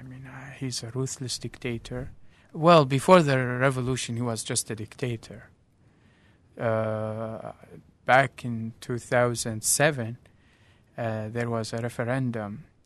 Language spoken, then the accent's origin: English; Abu Kamal, Deir ez-Zor Governorate, Syria; The eastern part of Syria.